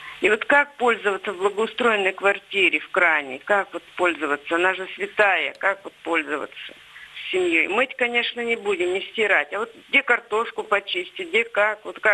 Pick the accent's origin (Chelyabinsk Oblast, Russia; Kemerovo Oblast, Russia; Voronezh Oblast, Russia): Chelyabinsk Oblast, Russia; Troitsk; Я из Троицка, Челябинской области.